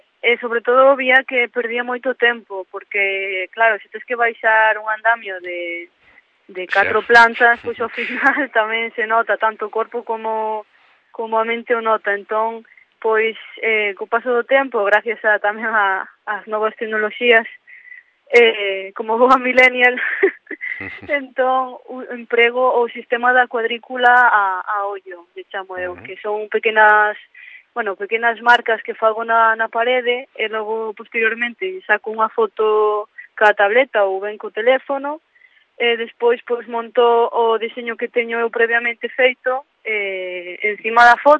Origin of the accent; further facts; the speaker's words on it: Ordes, Galicia, Spain; eu son de Ordes e ali xa fan un festival